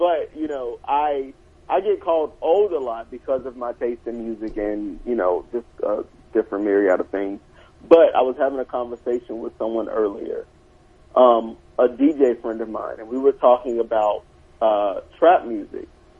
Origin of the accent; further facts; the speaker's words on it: South Carolina, United States; I'm from South Carolina, so trap was in South Carolina long before it was anywhere else.